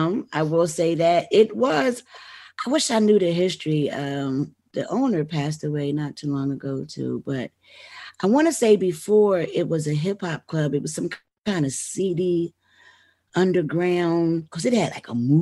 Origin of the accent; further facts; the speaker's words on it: Philadelphia, Pennsylvania, United States; Like, you can clearly see it's not because I'm from Philly.